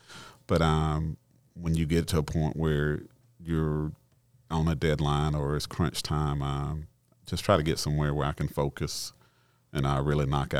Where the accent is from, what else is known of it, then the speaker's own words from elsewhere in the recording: Hartsville, South Carolina, United States; I was born right here in Hartsville, South Carolina, and attended the great Hartsville High School.